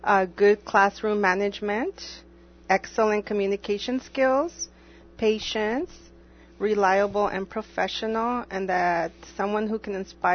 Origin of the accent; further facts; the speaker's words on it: Wyoming, United States; I came from Wyoming, and we did not.